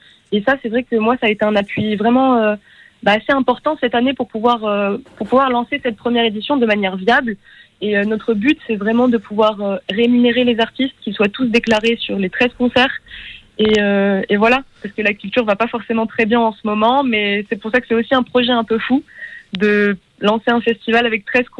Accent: Occitanie, France; now in Germany; moi je suis originaire des Vallées des Gaves. Donc ma famille maternelle est originaire du Val d'Azun et du Pays Teuil.

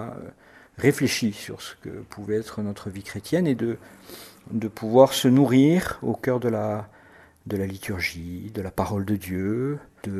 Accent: Tarbes, Occitanie, France; je suis né à Tarbes. J'ai grandi à Tarbes jusqu'à l'âge de 18 ans. Je suis fait mes études au lycée Théophile Gautier.

